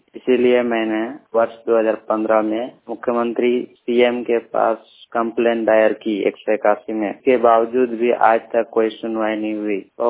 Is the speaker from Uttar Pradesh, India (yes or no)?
no; Pakur, Jharkhand, India; मैं झारखंड के पाकुड़ जिला के अमलापुरा जराकी पंचायत का छोटा पहाड़पुर ग्राम का रहने वाला हूँ।